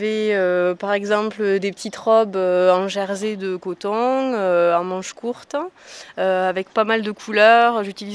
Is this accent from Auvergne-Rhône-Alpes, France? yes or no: no; Occitanie, France; Je suis de la région toulousaine, dans le Lauragais.